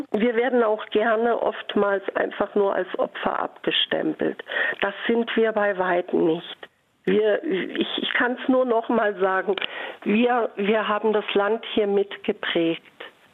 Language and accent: German; Germany; Wissen Sie, in erster Linie sind wir Deutsche.